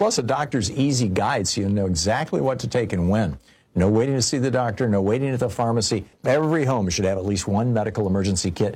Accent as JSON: {"language": "English", "region": "Michigan", "country": "United States", "tie": "born or raised there", "said": "I grew up in Michigan. I learned how to drive in Michigan. It's just an absolutely great state, and it's really the microcosm of America."}